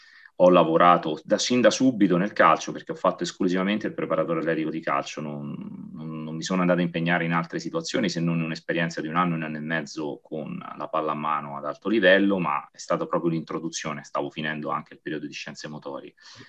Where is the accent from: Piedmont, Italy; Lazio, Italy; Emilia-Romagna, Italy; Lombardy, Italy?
Lazio, Italy; Amatrice; io sono originario di Amatrice, quindi parte da un paesino